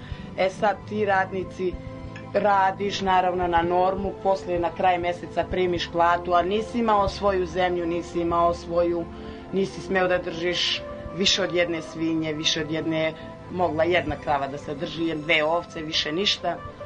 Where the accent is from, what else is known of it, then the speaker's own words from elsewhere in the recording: Kamenica, Shkodër County, Albania; now in Kosovo; Da, rođena sam u Albaniji, selo Kamenica, 1969. godine. Tamo sam do 5 godina bila u jednom drugom selu